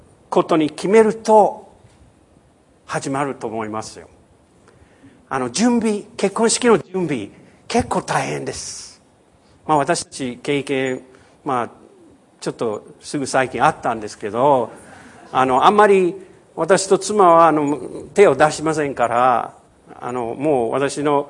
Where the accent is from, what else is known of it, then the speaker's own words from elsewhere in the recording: United States; 平和どのぐらい大切かということ、アメリカ人として、妻も日本人であるから、両サイドからいろいろよく考えます。